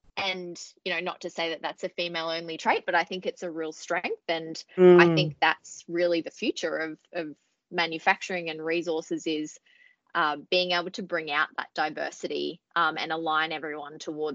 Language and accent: English; Queensland, Australia; I grew up in Queensland and I'd never lived in Victoria until last year.